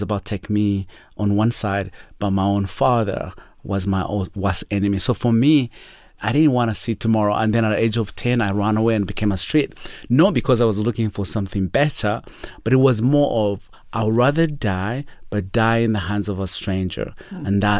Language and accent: English; Uganda; born there; So I was born in Uganda